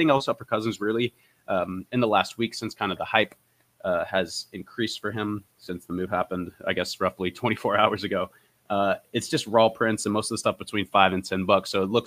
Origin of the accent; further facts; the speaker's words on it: Tennessee, United States; Unfortunately, I am from Tennessee.